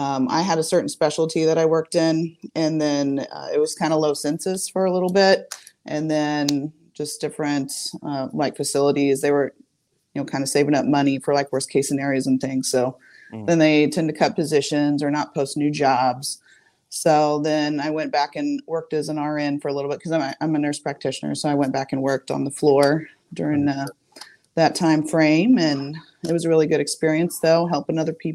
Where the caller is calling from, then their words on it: Missouri, United States; also born or lived in Kansas; I'm calling in from Missouri, Southwest Missouri. Yep. Nice. Been living here about my whole life.